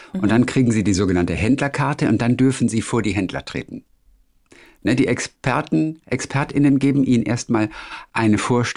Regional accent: Germany; Aber das wirkte peinlich irgendwie, also für mich so, als Deutsche.

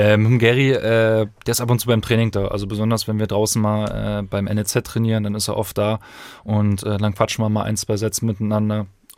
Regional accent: Brandenburg, Germany; born there; ich komme ja gebürtig aus der Nähe von Cottbus und quasi meine Seite der Familie ist auch noch da in der Region.

